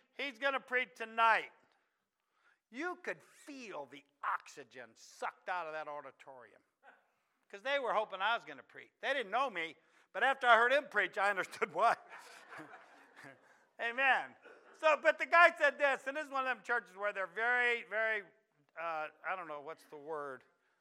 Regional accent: Ohio, United States; Yeah, I'm from Ohio. We don't brag on teams either.

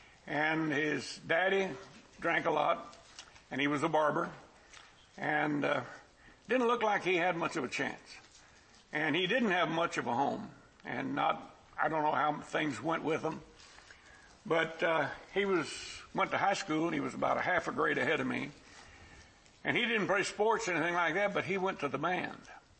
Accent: San Antonio, Texas, United States; And I would tell them, I'm from San Antonio where the sun spends the winter.

